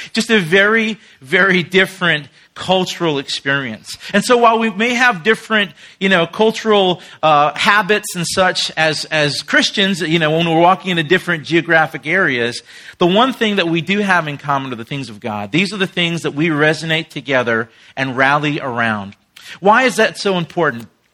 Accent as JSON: {"language": "English", "region": "Rhode Island", "country": "United States", "said": "I'm not from Louisiana. I'm from the north. And there said, some people said, well, from Monroe or Shreveport? Keep going, brother. I'm from the north, like Rhode Island."}